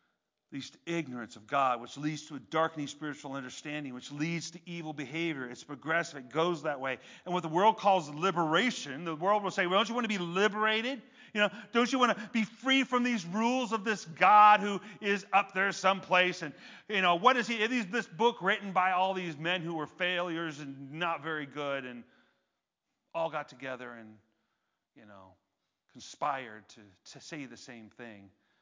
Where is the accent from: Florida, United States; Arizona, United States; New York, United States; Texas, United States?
New York, United States; Brooklyn; accent: Brooklyn; I was about to say, it's like a sewer. My Brooklyn accent in there, a sewer.